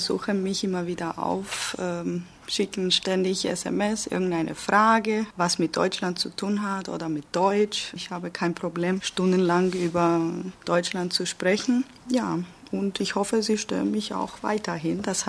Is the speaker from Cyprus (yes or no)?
yes; Limassol, Limassol District, Cyprus; German is a second language; Ich komme aus Limassol. Das ist auf Zypern. Ich bin 1985 geboren.